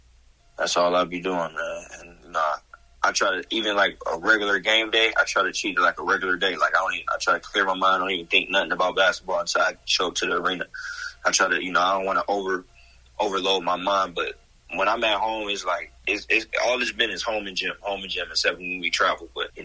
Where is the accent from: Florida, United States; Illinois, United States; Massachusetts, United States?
Massachusetts, United States; Boston; I came from Boston. It's cold right now.